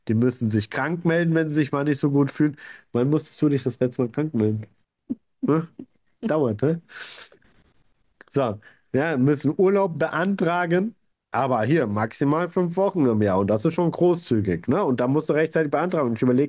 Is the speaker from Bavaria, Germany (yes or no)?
yes; Obererlbach, Bavaria, Germany; in Obererlbach, wo ich herkomme, wo ich aufgewachsen bin?